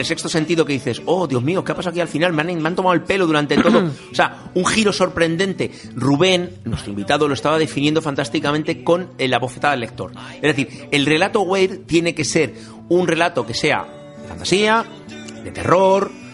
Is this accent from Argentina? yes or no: no; Ávila, Castile and León, Spain; Pero eso es mi pueblo de Ávila, que tú vas allí y te miran todos con regomello